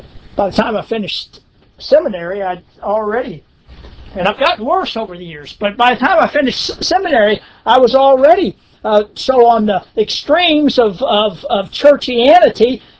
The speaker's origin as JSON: {"language": "English", "town": "Homestead", "country": "United States", "tie": "born or raised there", "said": "I believe the Lord called us to start back a new work there in my hometown of Homestead."}